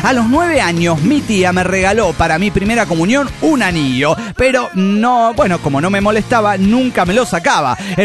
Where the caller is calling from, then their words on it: Ibarra, Imbabura, Ecuador; ya estoy en Ibarra, Ecuador.